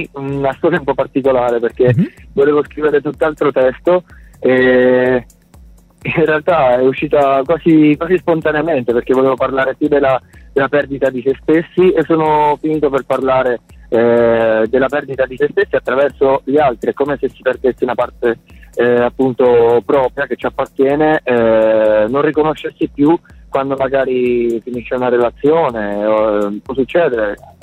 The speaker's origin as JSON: {"language": "Italian", "town": "Pescara", "region": "Abruzzo", "country": "Italy", "said": "da pescarese vi voglio bene"}